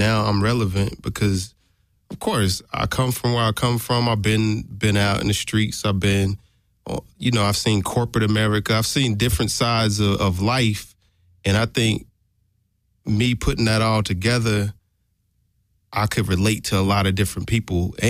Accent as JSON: {"language": "English", "region": "Tennessee", "country": "United States", "said": "Of course, I'm from Tennessee."}